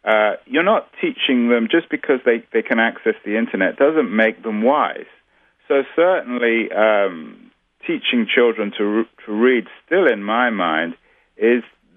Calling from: California, United States; I'm calling from California, which I would guess is in a much worse state in terms of libraries than Wisconsin.

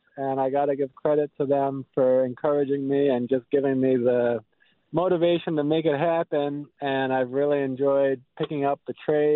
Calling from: Duluth, Minnesota, United States; I'm calling from Duluth.

